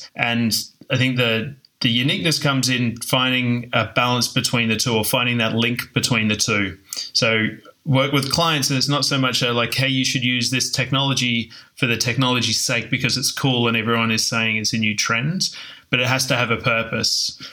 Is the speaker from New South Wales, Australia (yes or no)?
no; Darwin, Northern Territory, Australia; moved away as an adult; now in London, United Kingdom; I'm originally from Australia, in a tiny little town called Darwin, which has about 120,000 people in it. I spent the first 27 years of my life hanging out there before I shipped off, went around the world, checked out a few places, and ended up landing in London.